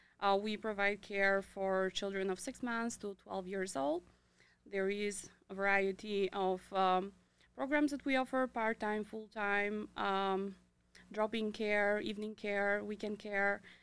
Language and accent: English; Albania; now in Canada; Well, I am from Albania. I moved to Calgary just about 8-9 years ago.